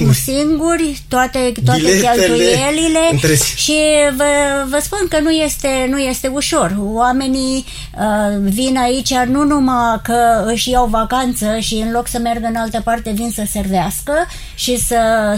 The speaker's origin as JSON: {"language": "Romanian", "country": "United States", "second_language": "Romanian", "said": "Noi nu venim din America cu agenda noastră."}